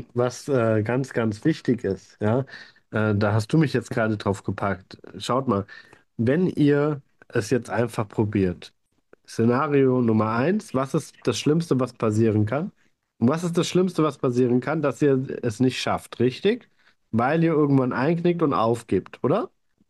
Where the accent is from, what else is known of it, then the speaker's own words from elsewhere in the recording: Obererlbach, Bavaria, Germany; in Obererlbach, wo ich herkomme, wo ich aufgewachsen bin?